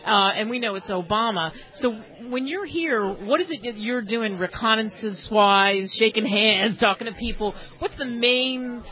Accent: Philadelphia, Pennsylvania, United States; I'm from Philly, so that's why I say that thing about Matthews.

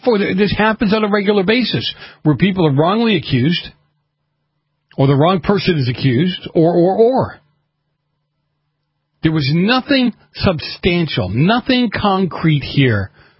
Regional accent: East Coast, United States; when I grew up in the East Coast

